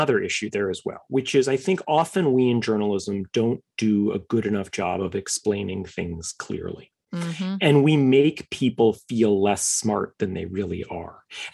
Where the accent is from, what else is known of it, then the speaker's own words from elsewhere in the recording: New York City, New York, United States; born there; I am a New Yorker by birth, third generation New Yorker. My grandmother and my dad were both born in New York as well. I lived in New York on 9/11.